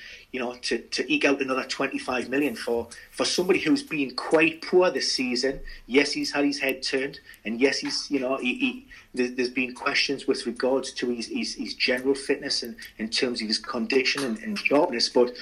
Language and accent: English; Newcastle upon Tyne, North East England, United Kingdom; as a Geordie, that was great for us.